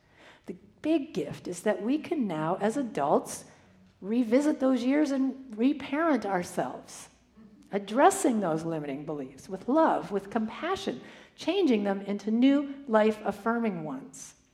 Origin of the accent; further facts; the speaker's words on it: Canada; my first ministry in my hometown in Canada.